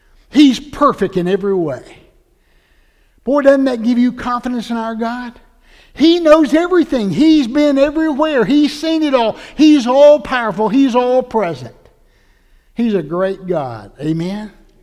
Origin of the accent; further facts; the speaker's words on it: Oconee County, United States; But growing up in Oconee County, we use double negatives all the time.